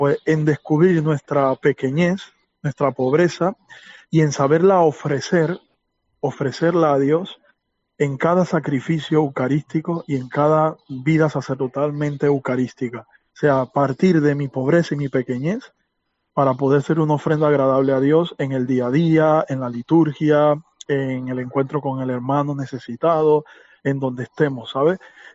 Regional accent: Panama; now in Spain; soy panameño, pero soy de la diócesis de Huelva

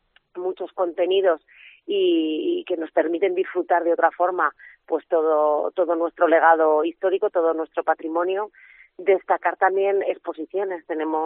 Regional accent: Zaragoza, Aragon, Spain; como los zaragozanos somos tan abiertos que enseguida recibimos a todo el mundo

